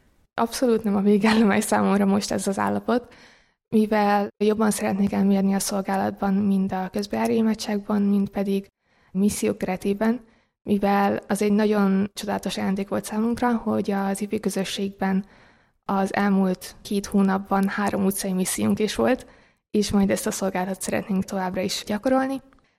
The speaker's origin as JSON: {"language": "Hungarian", "town": "Kaposvár", "region": "Somogy", "country": "Hungary", "tie": "born there", "moved": "as an adult", "lives_now": "Budapest, Hungary", "said": "Kaposvaron erre annyira nem volt lehetőség, mivel ott születtem, és amikor felköltöztem Budapestre egyetemre"}